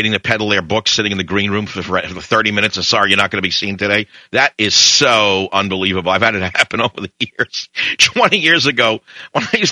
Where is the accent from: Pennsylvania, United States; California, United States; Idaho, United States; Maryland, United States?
California, United States; I came from California, and you're putting me on that show.